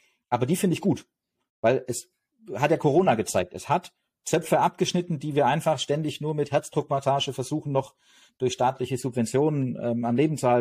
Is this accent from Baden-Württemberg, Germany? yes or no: yes; Stuttgart, Baden-Württemberg, Germany; ich komme aus Stuttgart